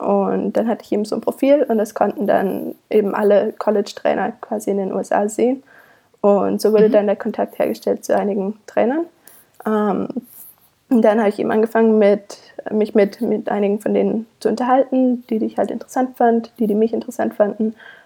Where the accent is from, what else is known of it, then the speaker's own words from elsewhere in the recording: Baden-Württemberg, Germany; Ich komme aus einem winzigen Kaff im Schwarzwald.